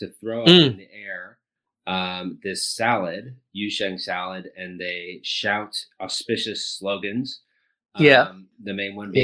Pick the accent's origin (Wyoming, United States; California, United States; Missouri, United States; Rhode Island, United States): California, United States; San Francisco; I'm from San Francisco